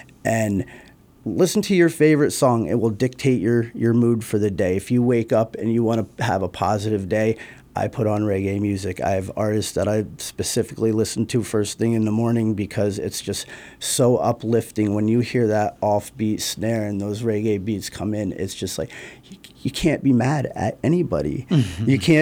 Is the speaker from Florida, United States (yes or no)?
no; Bloomsburg, Pennsylvania, United States; I'm originally from Bloomsburg, Pennsylvania, and we had a pretty neat local scene there of just rock music and new metal.